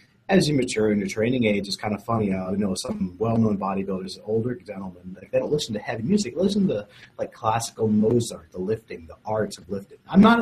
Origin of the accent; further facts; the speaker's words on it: DeWitt, Nebraska, United States; But originally, I'm from DeWitt, Nebraska.